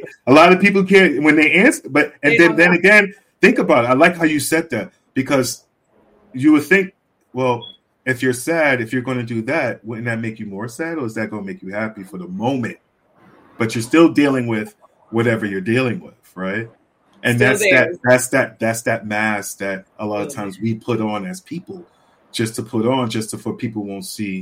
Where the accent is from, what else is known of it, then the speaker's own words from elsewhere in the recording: Bronx, New York, United States; I grew up in the Bronx, and it was around Bronx, New York.